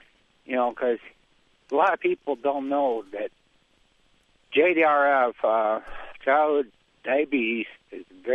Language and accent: English; Rockford, Illinois, United States; He was a sergeant major of the Salvation Army in Rockford, Illinois, in my hometown.